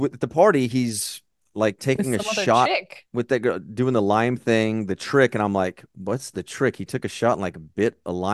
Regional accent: Hawaii, United States; born there; Oh, never. Oh, because I was born in Hawaii?

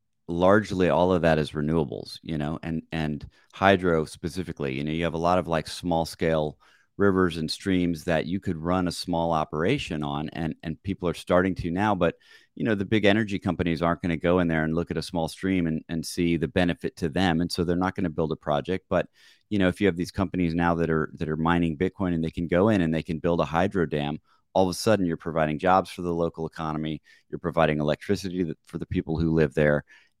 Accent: Texas, United States; So I come from Texas

